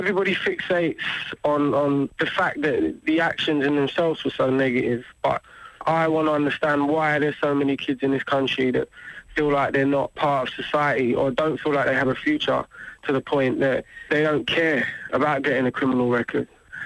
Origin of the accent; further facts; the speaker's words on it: London, United Kingdom; I mean, I'm from East London, and I got kicked out of school